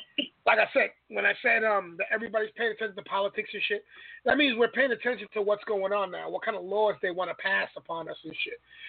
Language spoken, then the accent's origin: English; United States; I grew up here in America. I was born and raised here in America.